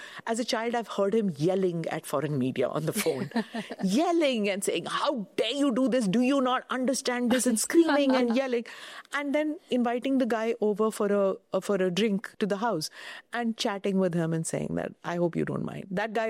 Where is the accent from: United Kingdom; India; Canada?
India; I'm saying that as an Indian who grew up in socialist India.